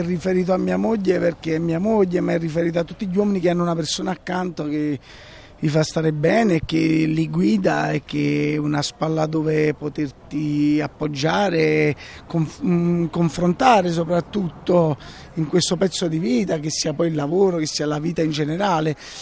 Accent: Naples, Campania, Italy; E quindi poi sono napoletano

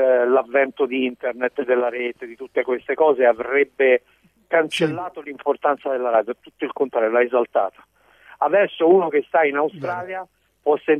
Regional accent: Cosenza, Calabria, Italy; Poi sono un uomo del sud, sono calabrese.

